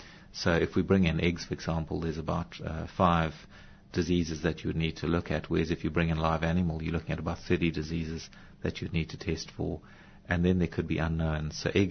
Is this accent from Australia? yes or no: no; South Africa; I grew up in South Africa with a bedroom full of weird and wonderful creatures, including a number of snakes.